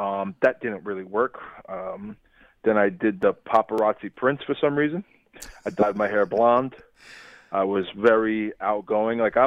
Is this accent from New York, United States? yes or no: yes; Brooklyn, New York, United States; I grew up Italian kid in Brooklyn. I'm not saying like, oh, my family's connected, but like it was people, like it was the way I grew up.